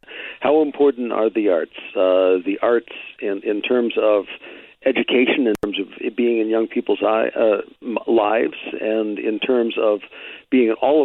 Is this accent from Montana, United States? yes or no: no; Poughkeepsie, New York, United States; I was raised in Poughkeepsie. I was the child of two IBMers